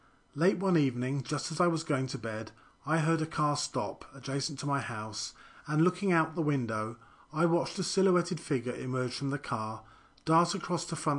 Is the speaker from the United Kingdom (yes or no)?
yes; United Kingdom; now in South Korea; I do feel one is less likely to be a victim in Korea than in the UK, my home country